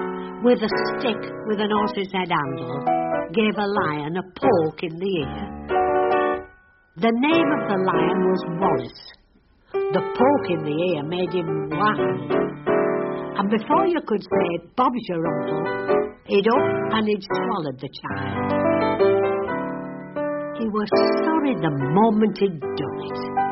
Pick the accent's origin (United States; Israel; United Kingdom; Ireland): United Kingdom; North West England; accent: Lancashire; I mean, I don't speak Lancashire dialect very well, but of course you can tell I'm from Lancashire.